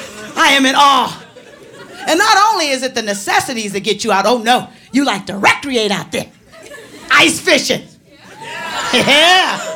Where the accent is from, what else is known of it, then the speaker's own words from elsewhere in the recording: California, United States; I'm from California. I have to admit it.